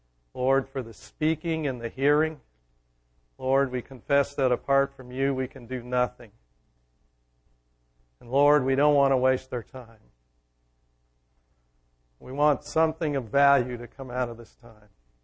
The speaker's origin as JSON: {"language": "English", "region": "Vermont", "country": "United States", "accent": "Vermont", "said": "I have a hard time with that with my Vermont accent."}